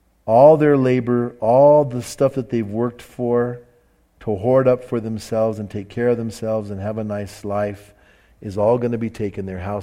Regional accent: United States; So that's, for us as an American, if something like this was to happen to us, can you imagine how we would freak?

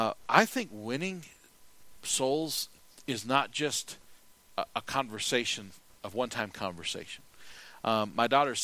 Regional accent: United States; I as an American, I don't like what's going on in our country.

